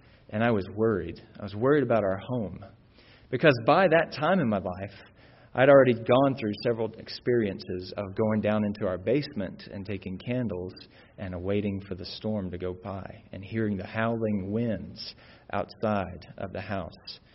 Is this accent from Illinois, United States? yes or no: no; Alabama, United States; I grew up in Northeast Alabama, in a particular area in Northeast Alabama that we kind of called Tornado Alley.